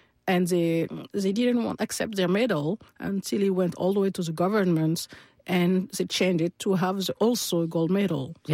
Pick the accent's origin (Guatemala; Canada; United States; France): France; I mean, I came from France, which, French people back in the days were not really recognized on an international scene.